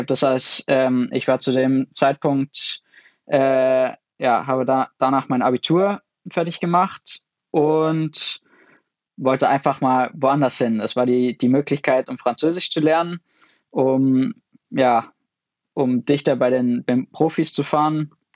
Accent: United Kingdom; now in Germany; Ich bin sowohl Brite als auch Deutscher inzwischen, aber habe erst die deutsche Nationalität seit Ende 2013

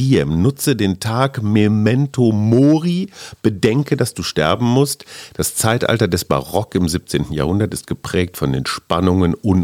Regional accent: Münster, North Rhine-Westphalia, Germany; Ja, in meiner Heimatstadt Münster.

